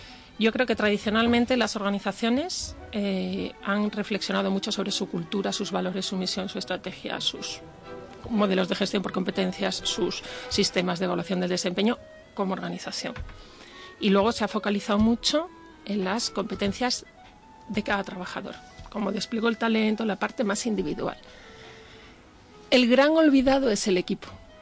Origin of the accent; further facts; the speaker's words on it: Medellín, Extremadura, Spain; Yo soy de Medellín, Extremadura.